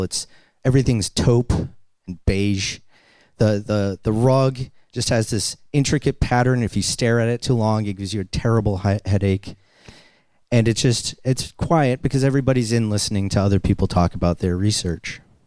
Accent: Boston, Massachusetts, United States; See, I'm a kid from Boston, and I grew up on welfare, and I actually ate government cheese.

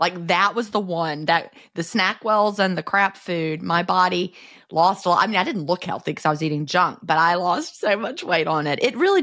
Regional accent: Virginia, United States; I grew up in, you know, outside the Lynchburg area, right?

